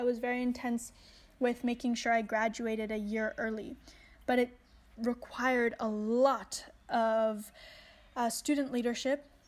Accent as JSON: {"language": "English", "region": "Bali", "country": "Indonesia", "tie": "born or raised there", "said": "The fact that I grew up here in Bali, in Indonesia"}